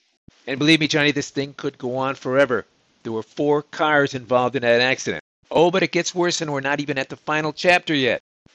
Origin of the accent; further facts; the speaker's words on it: Chicago, Illinois, United States; When I was growing up in Chicago, we all thought of Minneapolis, which wasn't that far away, maybe a 6-7 hour drive.